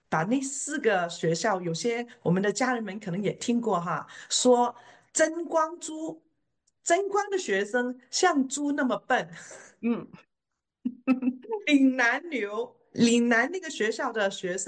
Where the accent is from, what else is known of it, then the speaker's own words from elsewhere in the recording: Hong Kong; 那我爸爸那个时候在广州，所以我们大部分在香港读书长大。那前面的14年都是每年假期就去回广州去看爸爸